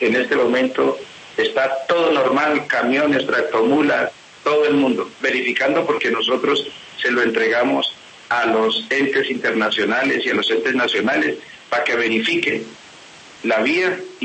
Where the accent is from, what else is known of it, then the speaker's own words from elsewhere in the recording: Colombia; los indígenas somos colombianos en vía de extinción.